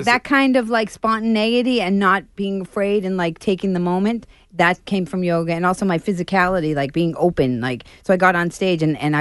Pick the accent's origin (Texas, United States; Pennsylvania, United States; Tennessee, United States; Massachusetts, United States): Massachusetts, United States; Dorchester; it's so funny because we're from Dorchester or I'm from Dorchester and mother jokes are always my favorite for me, right?